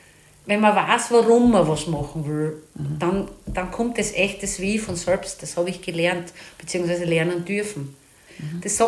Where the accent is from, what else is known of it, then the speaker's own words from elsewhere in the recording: Graz, Styria, Austria; born there; also born or lived in Salzburg / Unterpremstätten / Stahlhof; Geboren bin ich in Graz und dann sind wir in Salzburg, Unterbremstetten und dann sind wir nach Stahlhof gekommen.